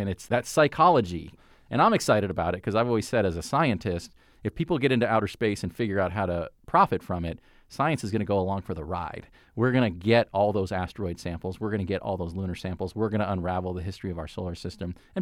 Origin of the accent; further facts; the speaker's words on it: Phoenix, Arizona, United States; I came back to my hometown clubhouse here in Phoenix